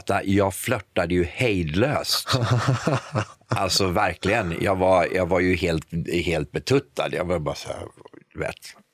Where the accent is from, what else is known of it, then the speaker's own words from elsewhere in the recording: Sweden; moved away; För jag var hemma i Sverige någon gång efter ett halvår eller något sånt där.